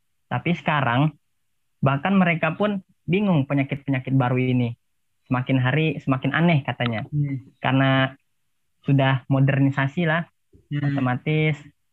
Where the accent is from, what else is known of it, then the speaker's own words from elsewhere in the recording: Sawahlunto, West Sumatra, Indonesia; Bukan karena gue berasal dari Sawalunto